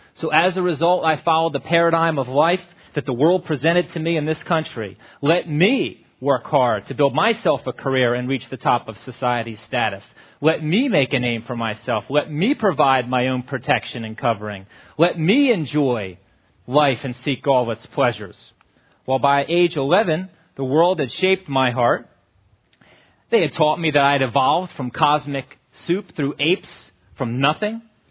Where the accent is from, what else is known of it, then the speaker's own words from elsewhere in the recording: Wilmington, Delaware, United States; My journey began in 1967, where I was raised and born in Wilmington, Delaware.